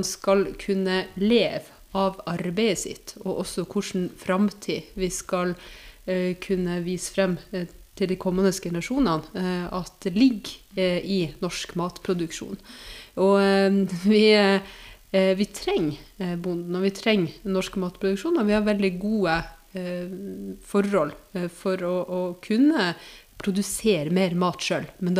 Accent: Nordland, Norway; born there; also born or lived in Nesseby / Oslo; now in Nittedal, Norway; Og før det så bodde jeg I Nesseby I Finnmark, og så har jeg bodd litt I Oslo og rundt omkring da, født I Nordland.

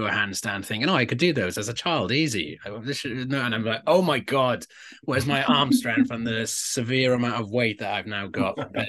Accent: Wales, United Kingdom; I grew up in South Wales, as some of you know, and it wasn't easy being a boy who cried a lot.

